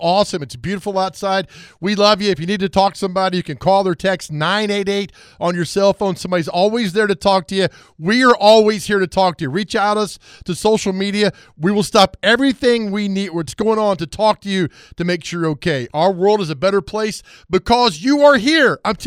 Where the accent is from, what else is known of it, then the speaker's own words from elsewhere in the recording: Memphis, Tennessee, United States; Man, I am from Memphis.